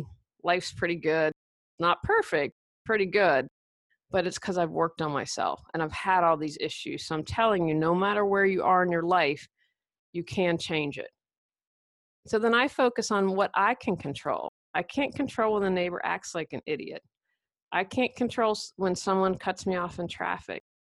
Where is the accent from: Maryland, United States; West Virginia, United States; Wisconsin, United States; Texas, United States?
West Virginia, United States; I'm from West Virginia, so Mountaineers were on.